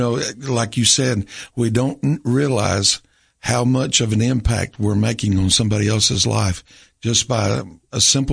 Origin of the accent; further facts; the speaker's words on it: Rome, Tennessee, United States; I grew up in Rome Baptist Church in Rome, Tennessee. That's where I made the commitment to be a pastor. We moved to Carthage area shortly after I was saved, along about 10 or 11 years old.